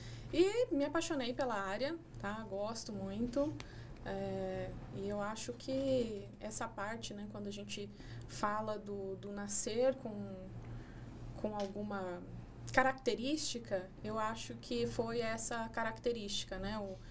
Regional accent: Jacareí, São Paulo, Brazil; also born or lived in São José dos Campos; Pra Jacareí, né? Me consideram jacareense, morei, moro a vida toda lá.

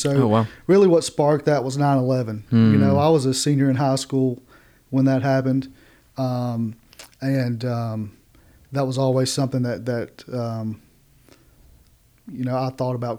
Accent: White Bluff, Tennessee, United States; I was raised in White Bluff on Main Street. and I live there now in the same house that my grandfather built back in the 1950s, where my mother was raised, where I was raised

